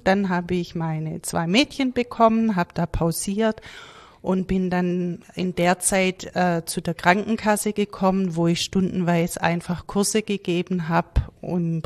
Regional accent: Galdorf, Germany; Ja, ich komme aus Galdorf, bin dort im Mehrgenerationenhaus aufgewachsen mit meinen Großeltern und mit meinem Bruder.

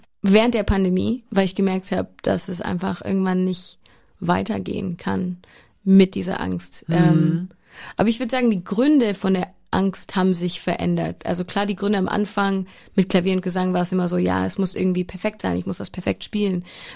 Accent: Oakville, Ontario, Canada; Oakville, Ontario, ja.

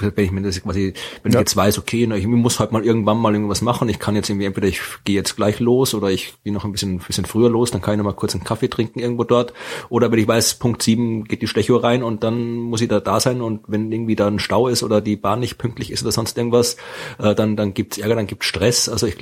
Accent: Lower Austria, Austria; Das liegt in der Wachau, ja, also da, wo ich herkomme, aus der Gegend in Österreich. Das ist, Wachau ist so ein bisschen 70 Kilometer westlich von Wien, an der Donau.

